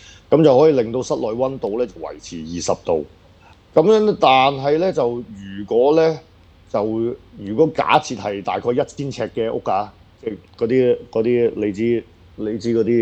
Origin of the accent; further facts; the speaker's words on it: Hong Kong; now in Osaka, Japan; 咁但係即係你，譬如我哋香港人嗰個理解嗰個冬天